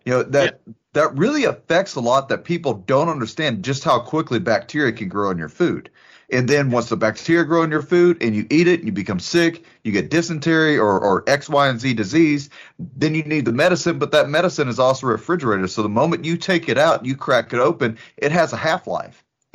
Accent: Texas, United States; you know, I'm from Southeast Texas, so us rednecks get a little inventive every now and then.

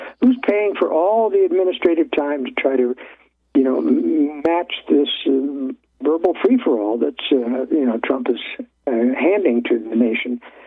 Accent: Portland, Oregon, United States; And I was raised in Portland, Oregon, so that was in the days when it was fairly conservative

